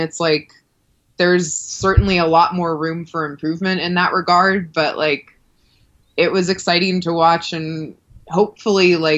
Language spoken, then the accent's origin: English; Seattle, Washington, United States; I grew up in Seattle.